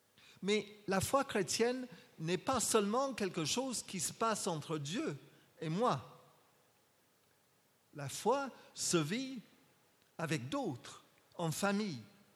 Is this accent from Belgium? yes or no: no; Paris, Île-de-France, France; je viens de Paris 20e. J'habite à Saint-Fargeau et je suis membre de l'église de Paris Télégraphe.